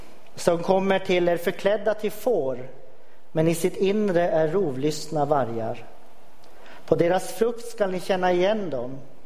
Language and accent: Swedish; Luleå, Norrbotten County, Sweden; Jag är alltså inte från Karlsborg. Jag är från Luleå egentligen från början.